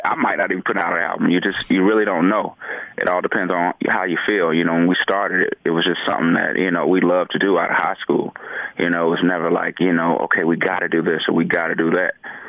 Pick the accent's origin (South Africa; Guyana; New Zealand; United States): United States; Atlanta, Georgia; You know, the show took place in Atlanta. I'm from Atlanta.